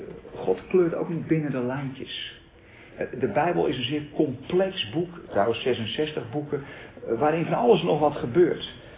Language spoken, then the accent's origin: Dutch; Holland, Netherlands; ik kom zelf uit Holland en die Hollanders die zijn gewend om heel erg binnen de lijntjes te kleuren.